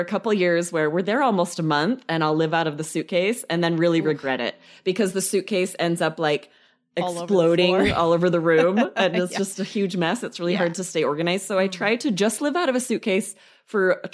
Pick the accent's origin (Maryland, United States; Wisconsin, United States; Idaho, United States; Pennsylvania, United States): Idaho, United States; where I grew up in Idaho, we said get off the beaten path.